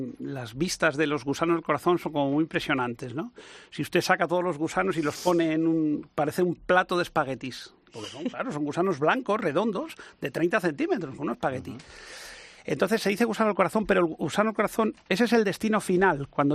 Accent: Madrid, Community of Madrid, Spain; moved away as an adult; also born or lived in Canary Islands; yo soy de Madrid y he trabajado en Madrid durante muchos años, yo llevo ya 25 años en Canarias

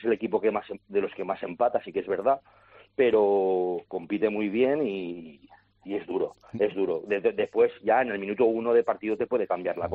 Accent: Valencian Community, Spain; somos valencianistas, somos valencianos

